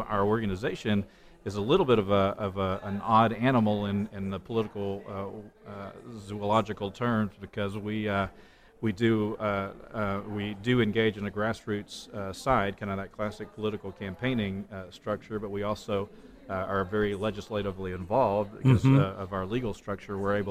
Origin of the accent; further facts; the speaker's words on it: Texas, United States; born there; I was born in Texas.